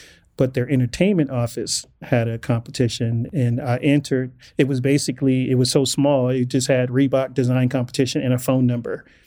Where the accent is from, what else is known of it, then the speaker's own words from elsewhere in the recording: Inglewood, California, United States; If growing up as a black male, growing up in Inglewood in the 80s, getting to 18 and I'm still alive and not in jail is success.